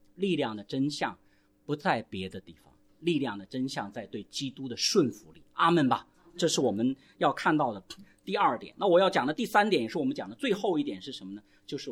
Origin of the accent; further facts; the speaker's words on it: China; 我们中国人